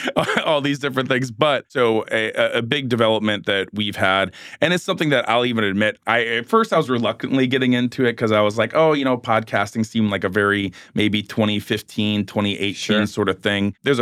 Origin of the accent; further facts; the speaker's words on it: Ohio, United States; transitioning from the military, I'm originally from Ohio.